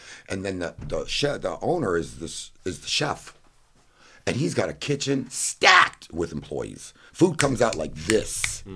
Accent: Fort Lauderdale, Florida, United States; also born or lived in Miami; I was born in Miami, born in Fort Lauderdale, and raised.

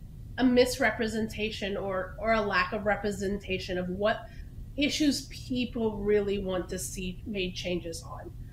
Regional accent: Texas, United States; So I'm a Texan. I grew up in Texas.

